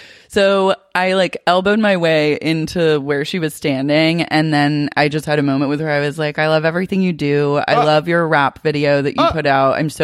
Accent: Portland, Oregon, United States; I know, so Portlandia of me. But I'm sorry, I'm from Portland.

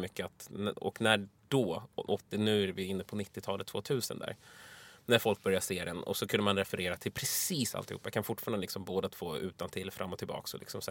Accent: Vallentuna, Stockholm County, Sweden; När jag växte upp i Vallentuna så var det var så få minoriteter att alla minoriteter blev en grupp liksom.

